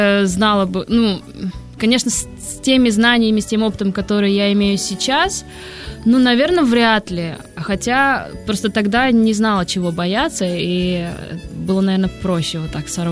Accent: Uzbekistan; now in Moscow, Russia; Я приехала из Узбекистана.

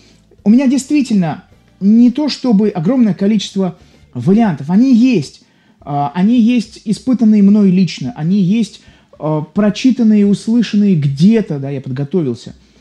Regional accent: Saint Petersburg, Russia; я из Петербурга.

